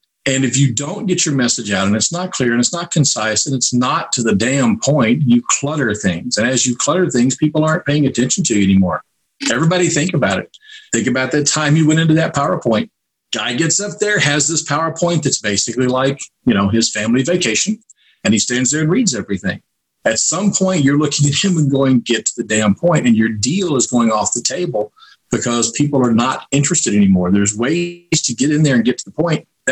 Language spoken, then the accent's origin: English; Kentucky, United States; So I get all those out of the way right off the top so people ignore the fact that I'm from Kentucky.